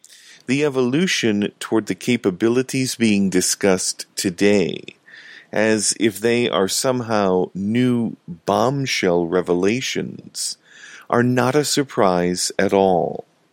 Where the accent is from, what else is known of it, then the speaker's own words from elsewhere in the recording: Wisconsin, United States; Paul Ryan, the Speaker of the House, from my home state of Wisconsin